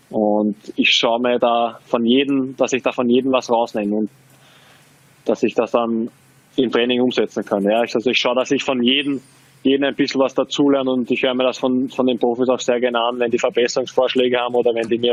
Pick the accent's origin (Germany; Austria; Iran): Austria; Also ich drücke natürlich jetzt als Österreicher den Linz an die Daumen